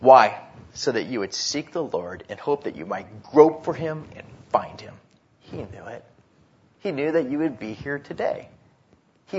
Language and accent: English; California, United States; I'm so glad that I grew up in Orange County.